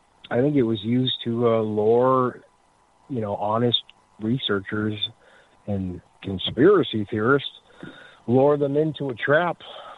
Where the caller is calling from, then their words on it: Massachusetts, United States; from Massachusetts.